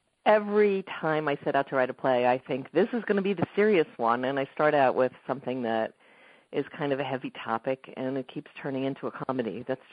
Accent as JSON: {"language": "English", "region": "New York", "country": "United States", "said": "I'm from New York originally, and my family is from New York"}